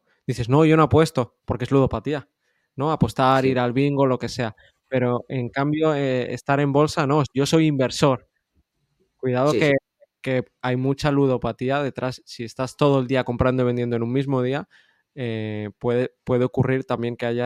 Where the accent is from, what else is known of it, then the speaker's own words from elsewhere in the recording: Catalonia, Spain; Yo, además, que soy catalán, ¿no?